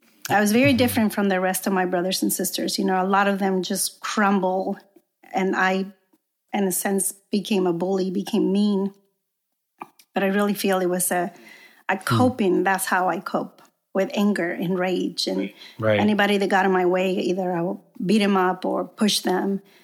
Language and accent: English; Matehuala, San Luis Potosí, Mexico; Well, yeah, I grew up in Mexico and in a small town called Matehuala. It's in the center of Mexico. So it's nothing like the border.